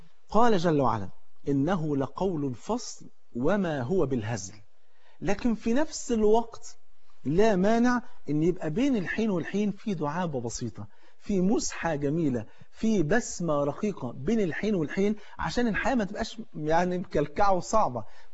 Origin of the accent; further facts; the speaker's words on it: Egypt; تعرف الفول عندنا في مصر فرض عين